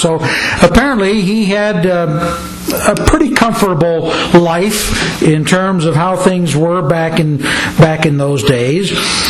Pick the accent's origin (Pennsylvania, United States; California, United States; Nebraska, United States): Pennsylvania, United States; I'm from originally from Amish country out in southeastern Pennsylvania